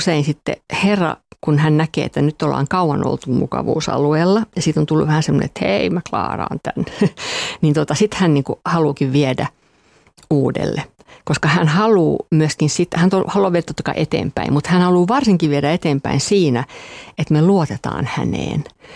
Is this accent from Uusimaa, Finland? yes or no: no; Ostrobothnia, Finland; mä oon vähän sellainen pohjalainen kato, tai siis kun mä oon Pohjanmaalta